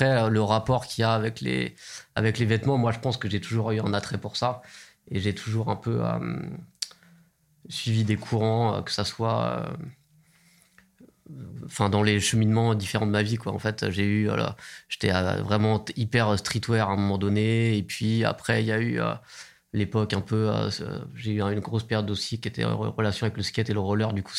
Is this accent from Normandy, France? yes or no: no; Île-de-France, France; J'ai grandi dans le 93 aussi.